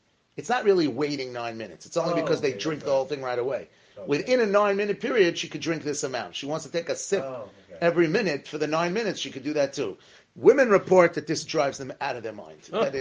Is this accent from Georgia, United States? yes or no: no; Beverly Hills, California, United States; In the shul I grew up in Beverly Hills, the Rav was a Kohen, sort of.